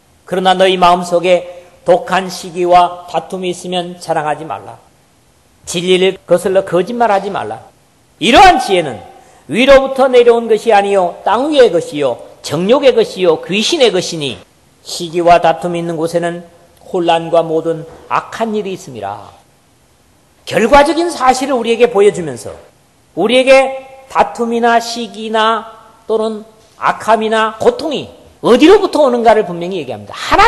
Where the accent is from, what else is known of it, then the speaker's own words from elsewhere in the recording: Busan, South Korea; 우리 대한민국의 어디 국민성이 그런지 마이 부산 사람이라서 그런지